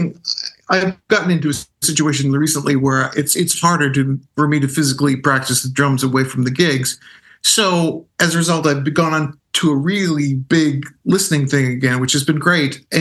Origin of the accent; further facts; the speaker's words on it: Regina, Saskatchewan, Canada; moved away; So I grew up in Regina, Saskatchewan, and so up until I would say the mid to late 80s, which by that time I'd already left town